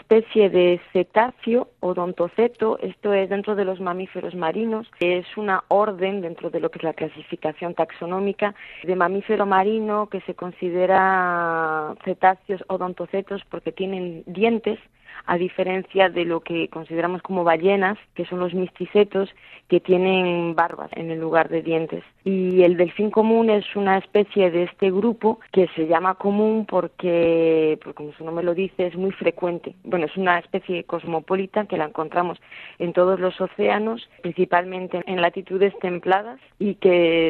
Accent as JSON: {"language": "Spanish", "region": "Galicia", "country": "Spain", "tie": "born or raised there", "said": "yo que soy originaria del norte de España, puedo confirmar que en Galicia, de la región de donde vengo, también es un fenómeno al que estamos expuestos cotidianamente y desde hace años."}